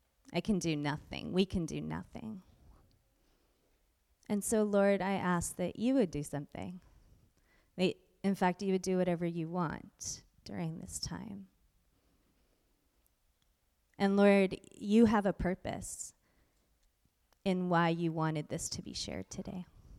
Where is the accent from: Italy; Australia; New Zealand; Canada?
Italy; now in United States; I was here in Connecticut, which is my stomping ground. I came from Italy to Connecticut